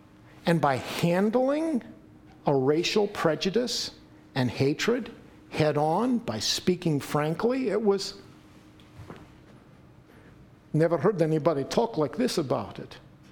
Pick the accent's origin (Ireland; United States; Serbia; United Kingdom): Serbia; I said, you know what? I'm Serbian.